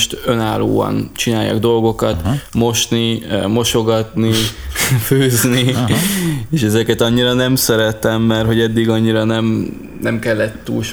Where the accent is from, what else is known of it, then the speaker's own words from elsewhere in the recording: Debrecen, Hajdú-Bihar, Hungary; now in Budapest, Hungary; most egyedül lakok, Kőbányán a lakásomban, és hogy eddig nyilván a családommal éltem otthon Debrecenben